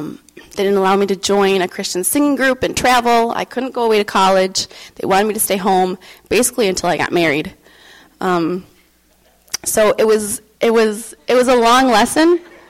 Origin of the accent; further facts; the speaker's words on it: Rochester, New York, United States; So I was born in Rochester, New York, born and raised, not the scary inner city Rochester, but the suburbs of Rochester.